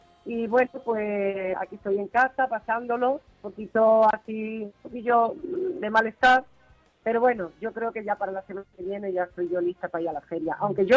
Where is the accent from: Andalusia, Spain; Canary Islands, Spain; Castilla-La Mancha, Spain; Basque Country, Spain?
Andalusia, Spain; Jerez; la primera vez que debuté en mi tierra, en Jerez